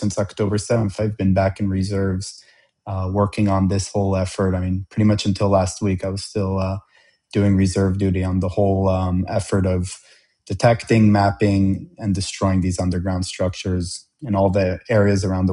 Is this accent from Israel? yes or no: yes; Israel; I'm a dual citizen, Israeli and America, but born and raised in Israel.